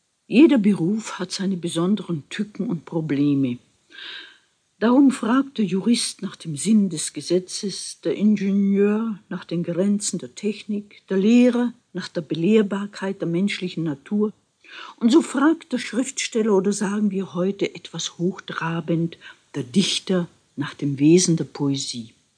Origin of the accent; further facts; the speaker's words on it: Austria; also born or lived in Bohemia / Tyrol / Munich; ich bin Österreicherin, in Böhmen geboren, dann habe ich lange in Tirol gelebt, einige Jahre auch in München, jetzt lebe ich in Oberösterreich an der Donau in der Nähe von Linz.